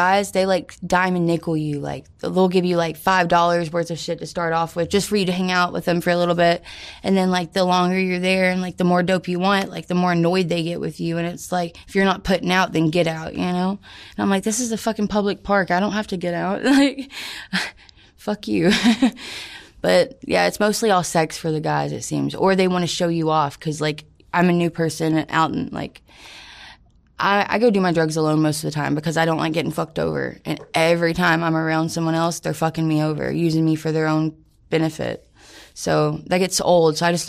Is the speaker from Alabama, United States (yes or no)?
yes; Birmingham, Alabama, United States; Birmingham.